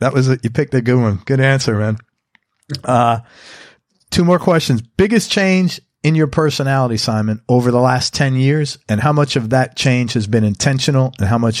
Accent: Bronx, New York, United States; as a guy growing up in the Bronx

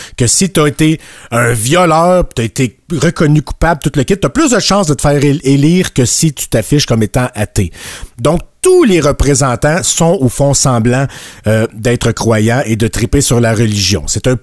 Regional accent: Quebec, Canada; Juste quand on a grandi là au Québec, les émissions qui venaient de la France ou produites par le Québec, tu sais, ça s'adressait à l'imaginaire, au développement de l'enfant

